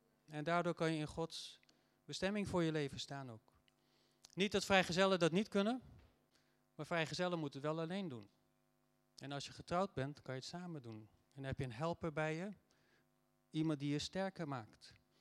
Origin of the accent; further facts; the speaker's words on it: Netherlands; Ik zeg, Heer, spijt me, ik ben Nederlander.